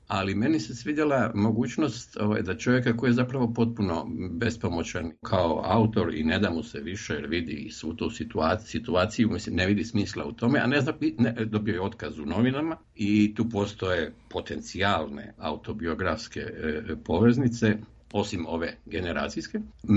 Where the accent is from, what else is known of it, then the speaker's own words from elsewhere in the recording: Zagreb, City of Zagreb, Croatia; ja sam najveći dio djetinjstva rastao u Dubravi u Zagrebu